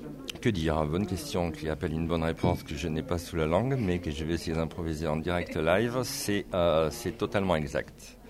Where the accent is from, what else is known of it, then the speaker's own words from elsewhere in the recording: Toulouse, Occitanie, France; Du sud de la France, de Toulouse exactement.